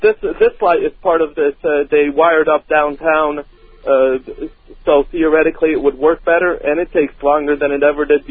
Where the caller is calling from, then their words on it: Athens, Georgia, United States; I'm calling from Athens, Georgia